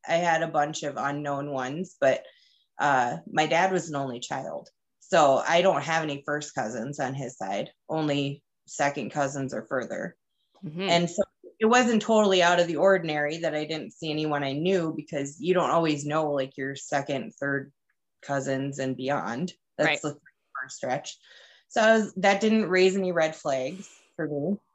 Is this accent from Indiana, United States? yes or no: no; Minnesota, United States; looked at my ethnicity, you know, it's like Norwegian, German. I mean, I'm from Minnesota.